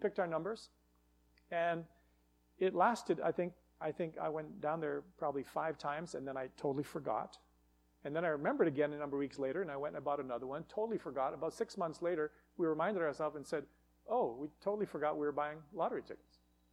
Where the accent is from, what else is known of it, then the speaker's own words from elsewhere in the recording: Westlock, Alberta, Canada; And growing up in Westlock, we had some kind of an activity that was taking place in town.